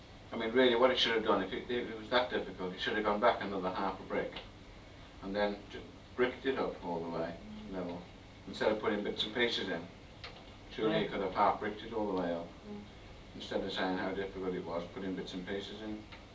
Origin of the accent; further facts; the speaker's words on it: Ireland; Well, you can't tell that I'm Irish, but I can tell you're Irish.